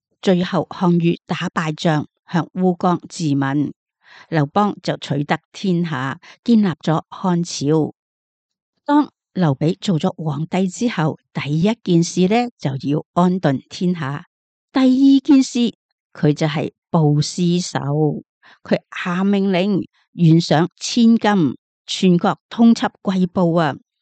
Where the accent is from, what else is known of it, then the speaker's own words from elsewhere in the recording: Guangdong, China; 又好像我们广东人讲的牙齿当金使